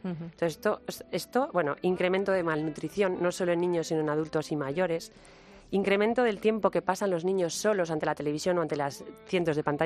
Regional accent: Spain; Sí, a ver, bueno, yo soy española, entonces obviamente...

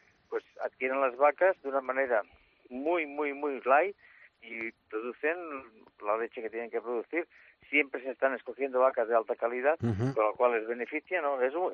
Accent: Spain; yo soy muy español, aunque de eso soy sumamente español.

